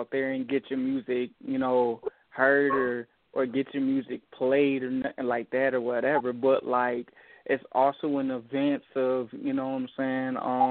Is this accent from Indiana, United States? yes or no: no; Dayton, Ohio, United States; I'm from Dayton, Ohio, and I'm gonna be honest with you about the media and everything, man.